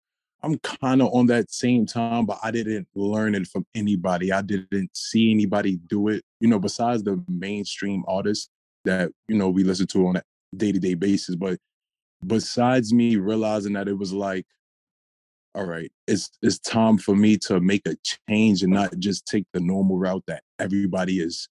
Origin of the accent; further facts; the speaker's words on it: New York City, New York, United States; I am from the Bronx, New York. That is the west side of the Bronx, to be exact, 176 and Grand Ave.